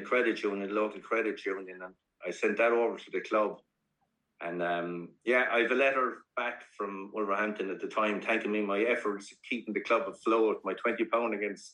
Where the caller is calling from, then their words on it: Ireland; They couldn't believe that I was ringing from Ireland.